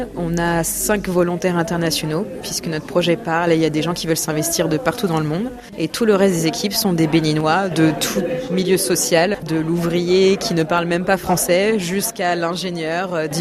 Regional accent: France; also born or lived in Colombia / Ghana; Ma mère est colombienne, mon père est franco-béninois. J'ai grandi en France, mais j'ai également vécu un peu en Colombie et au Ghana

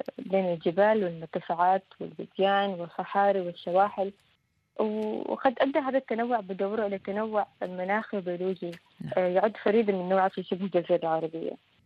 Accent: Oman; كنت أقول للحاضرين يعني في بلادي سلطنة عمان أماكن أجمل وأحلى وأكثر تفردا

